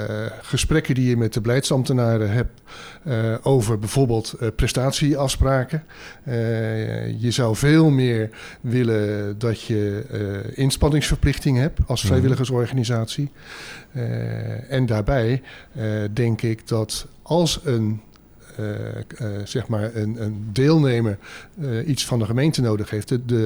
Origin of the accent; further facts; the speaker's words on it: Rodenrijs, South Holland, Netherlands; Ik ben zelf uit Roderijs. En je merkt dat eigenlijk nog wel eens een beetje dorps is.